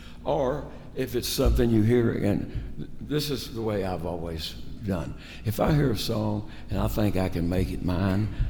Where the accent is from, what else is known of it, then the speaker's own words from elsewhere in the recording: Lubbock, Texas, United States; Of the Plains, Lubbock, Texas, the High Plains.